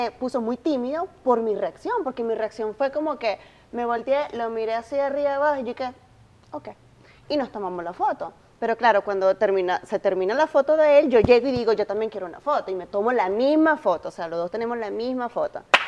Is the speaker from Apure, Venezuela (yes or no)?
no; Maracay, Aragua, Venezuela; Llego a Maracay, yo soy de Maracay